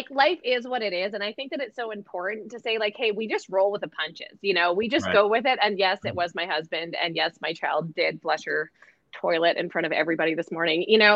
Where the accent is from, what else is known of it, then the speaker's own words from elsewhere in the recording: Canada; moved away as an adult; now in Mexico; My husband and I, we're Canadian. I'm pretty sure the only reason we got this ticket here is because we moved our family from Canada to Mexico about a year